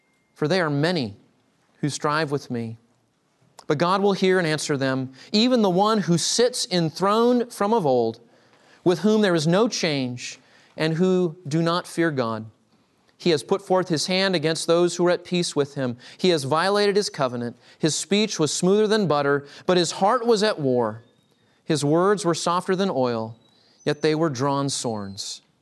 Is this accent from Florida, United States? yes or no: no; Texas, United States; I'm from Texas. We love our pickup trucks in Texas.